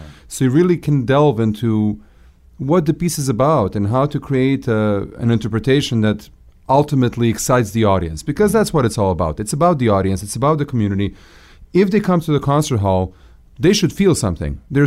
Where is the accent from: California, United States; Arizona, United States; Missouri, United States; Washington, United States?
Washington, United States; Seattle; I was a football fan growing up in Seattle.